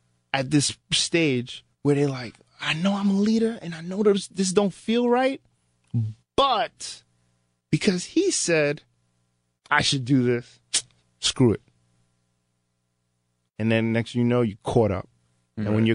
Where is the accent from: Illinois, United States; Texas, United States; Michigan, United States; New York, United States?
New York, United States; And I'm from Long Island.